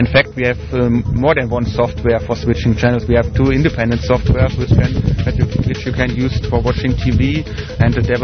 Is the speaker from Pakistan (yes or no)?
no; Germany; English is a second language; from Germany.